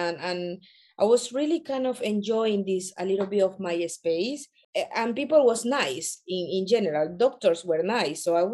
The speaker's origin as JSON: {"language": "English", "town": "Fuengirola", "region": "Andalusia", "country": "Spain", "tie": "born or raised there", "also_born_or_lived": "Ecuador", "second_language": "English", "said": "I'm originally from Ecuador, but I grew up in Spain. And due to Spain, I come from a city called Fuengirola, Malaga, in the south"}